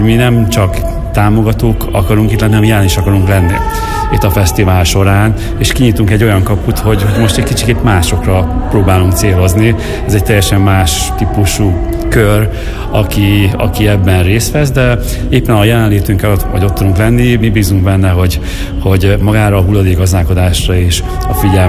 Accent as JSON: {"language": "Hungarian", "town": "Miskolc", "region": "Borsod-Abaúj-Zemplén", "country": "Hungary", "said": "Így, ha másért nem, azért miskolciként oda kell állnunk mellé, és ezt támogatnunk kell tudni."}